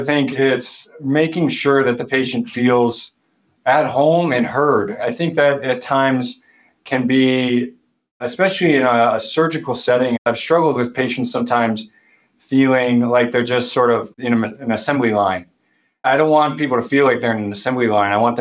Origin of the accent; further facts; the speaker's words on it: Menomonee Falls, Wisconsin, United States; I was born and raised just outside of Milwaukee in Menominee Falls. So hopefully some people in Stoughton are familiar with the area.